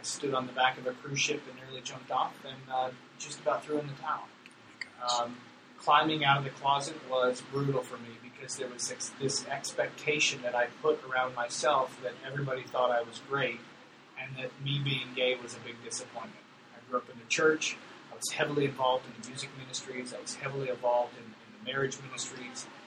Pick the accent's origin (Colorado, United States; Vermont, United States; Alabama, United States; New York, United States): Colorado, United States; Aurora; I grew up in Aurora, and those were my stomping grounds.